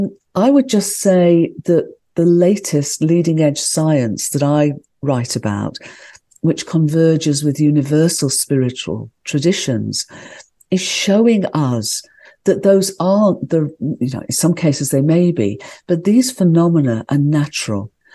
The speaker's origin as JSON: {"language": "English", "region": "Midlands", "country": "United Kingdom", "tie": "born there", "said": "I was born in the Midlands of the United Kingdom in England, which is an industrial area."}